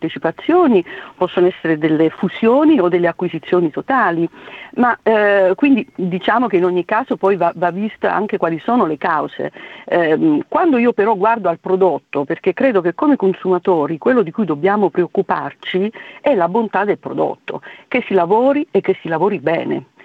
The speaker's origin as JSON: {"language": "Italian", "region": "Campania", "country": "Italy", "said": "Io vengo dalla Campania"}